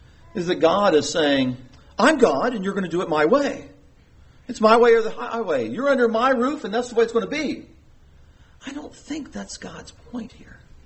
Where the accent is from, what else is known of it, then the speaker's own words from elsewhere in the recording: United States; born there; I am very happy and feel blessed to have been born in this country.